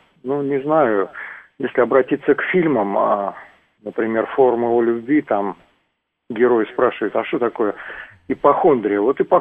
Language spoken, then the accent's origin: Russian; Moscow, Russia; я из Москвы.